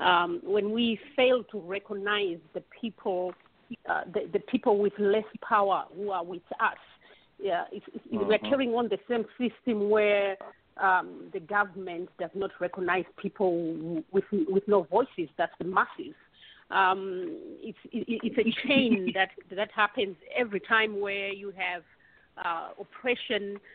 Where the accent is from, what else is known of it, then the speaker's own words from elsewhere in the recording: Zimbabwe; When we were growing up in Zimbabwe during the liberation struggle